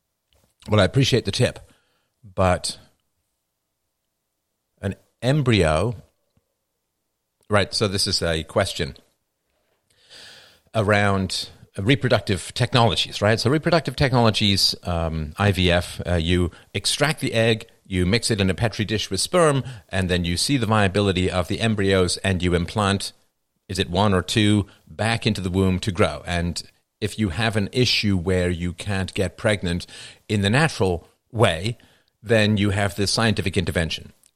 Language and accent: English; Ireland; born there; Well, I was born in Ireland, and Ireland has fallen.